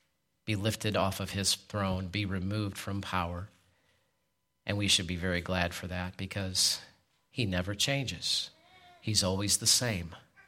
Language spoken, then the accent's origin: English; United States; yes, I'm an American, and I'm proud of this country